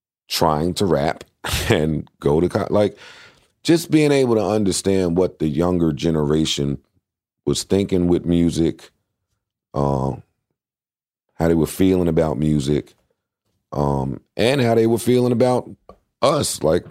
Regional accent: Queens, New York, United States; I was from Queens, so that was important.

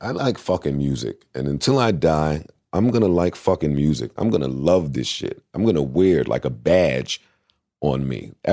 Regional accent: Queens, New York, United States; I was from Queens, so that was important.

